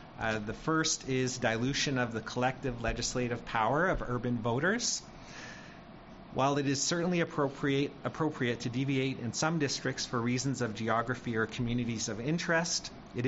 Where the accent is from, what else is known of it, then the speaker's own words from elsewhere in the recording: Merritt, British Columbia, Canada; born there; I was born in Merritt, and I live in Merritt with my wife and my two young children.